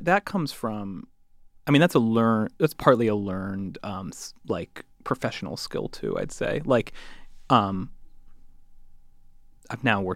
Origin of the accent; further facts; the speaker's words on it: Connecticut, United States; yeah, I'm from Connecticut, I went to the Ivy League, but I also like, that's not the socioeconomic class I'm from.